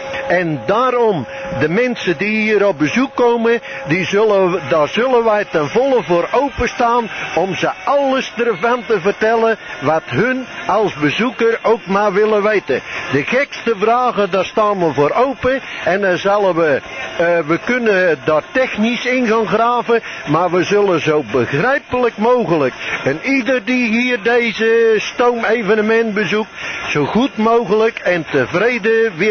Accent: Nieuwendijk, North Brabant, Netherlands; wij komen uit Nederland vandaan, van het dorpje Nieuwendijk. Dat ligt tussen Utrecht aan de Rijksweg, Utrecht-Breda.

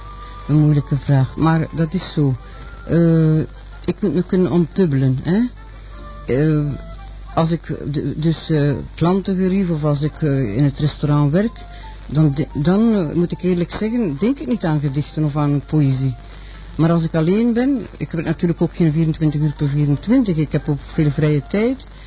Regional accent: Maldegem, East Flanders, Belgium; dat ik mijn jeugd niet in Maldegem en in Adergem dus geleefd

